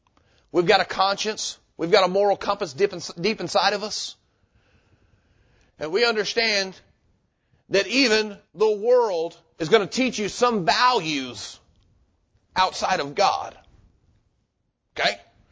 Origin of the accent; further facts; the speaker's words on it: Arkansas, United States; I grew up in Arkansas. People are like, why don't you like the Pig?